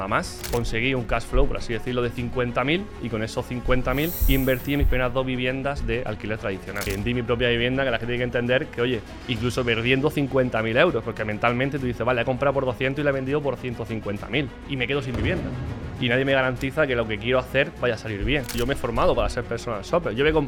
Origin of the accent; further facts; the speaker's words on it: Almería, Andalusia, Spain; yo vengo de una familia normal, de Almería. Soy de Almería, tengo 39 años